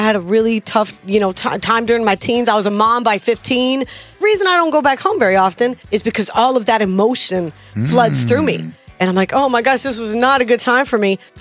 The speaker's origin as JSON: {"language": "English", "town": "Big Spring", "region": "Texas", "country": "United States", "tie": "born or raised there", "said": "So I'm driving in to my hometown where I was born, Big Spring, Texas."}